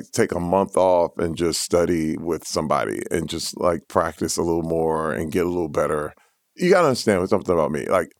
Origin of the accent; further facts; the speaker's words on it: Flint, Michigan, United States; Yeah, I grew up in Flint.